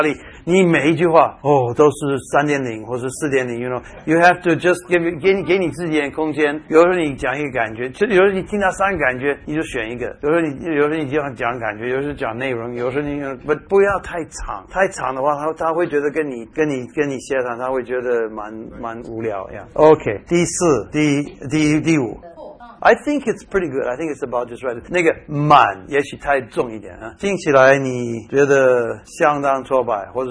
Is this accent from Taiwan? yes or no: yes; Taiwan; accent: Taiwanese Mandarin; 我讲的是台湾国语